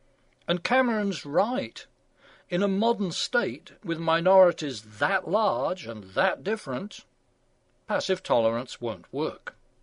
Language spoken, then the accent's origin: English; England, United Kingdom; When I was growing up in the English Midlands 50 years ago, we thought a Scotsman was exotic.